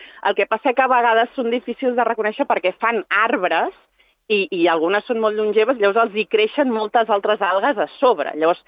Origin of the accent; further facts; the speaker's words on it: Catalonia, Spain; jo és que sóc catalana i els hi dic garotes o garoines